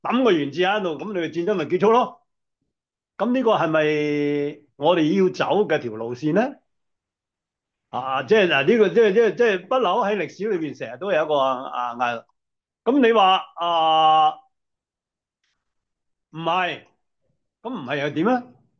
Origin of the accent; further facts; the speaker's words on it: China; 所以我哋中國人咧就有鹹魚啊、鹹菜啊、啊鹹豬肉啊